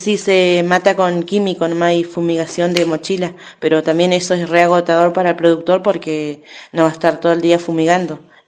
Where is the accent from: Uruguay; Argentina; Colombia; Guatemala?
Argentina; Cushamen, Chubut; Yo soy de Cusamen, del paraje El Tropezón.